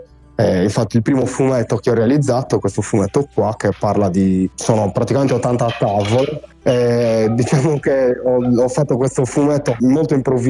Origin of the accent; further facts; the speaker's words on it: Tiesi, Sardinia, Italy; Io vengo da Tiesi ed è tutta ambientata in siti archeologici che ancora sono facilmente visitabili, dai.